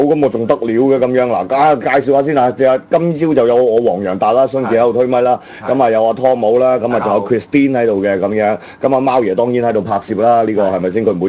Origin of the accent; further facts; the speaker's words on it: Hong Kong; 屬於我哋香港人本土嘅六四